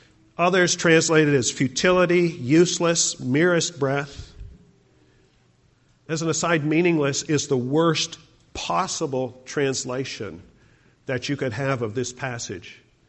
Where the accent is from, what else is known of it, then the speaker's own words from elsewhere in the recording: Canada; just as cold as it does where I grew up in Canada.